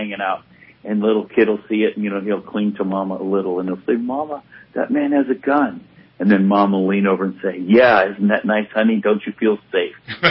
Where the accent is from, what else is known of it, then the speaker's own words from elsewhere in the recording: Ohio, United States; Now, I'm from Ohio. I know it's different in California, but in Ohio, we have constitutional carry.